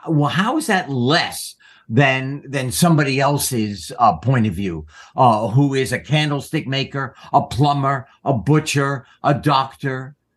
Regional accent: United States; I'm an American.

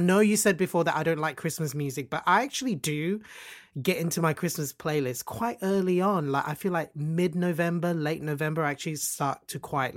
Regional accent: Australia; me as this Malaysian kid growing up in Australia

